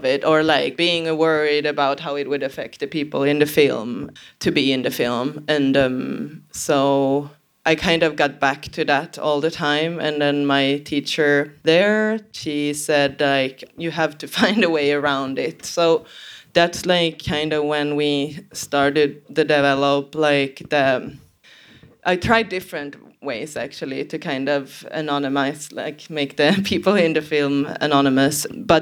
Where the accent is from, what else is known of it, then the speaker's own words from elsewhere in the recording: Sweden; since I'm from Sweden